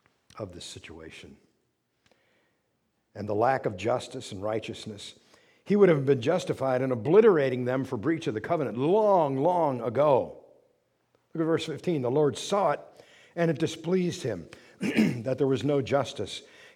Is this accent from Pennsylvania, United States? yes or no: yes; Pennsylvania, United States; Even meek little Cocalico Creek that calmly meanders through my hometown became a dangerous gush of water and debris.